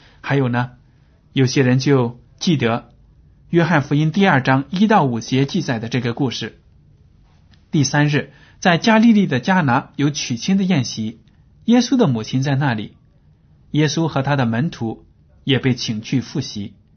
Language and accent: Chinese; China; 这是我们中国人也经常说的话